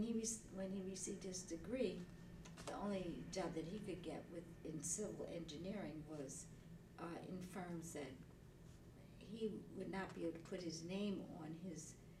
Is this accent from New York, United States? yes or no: yes; New York City, New York, United States; I was born in the Bronx.